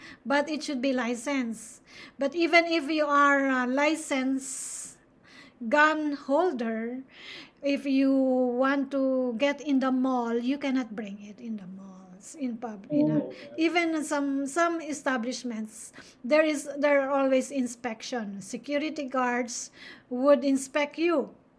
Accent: Philippines; Because as Filipino, we say it iron.

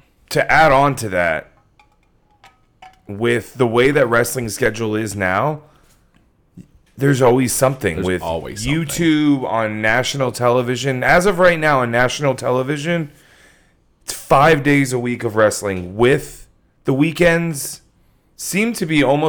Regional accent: West Palm Beach, Florida, United States; also born or lived in Ocala; Yeah, I grew up in West Palm Beach, later moving to Ocala.

